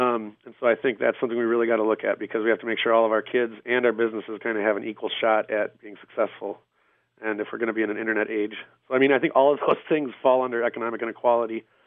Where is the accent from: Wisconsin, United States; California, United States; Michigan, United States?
Wisconsin, United States; Rib Mountain; also born or lived in Wausau; I was born and raised here in the Wausau area. I was actually born in Wausau, and then my mom was a single mother most of my life, and she moved out to Rib Mountain by the time I was about four.